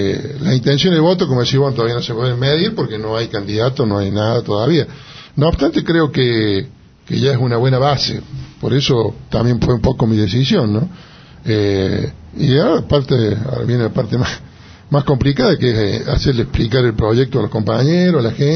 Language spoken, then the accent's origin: Spanish; Jesús María, Córdoba, Argentina; yo nací en Jesús María, creía en Jesús María, tenía que Jesús María.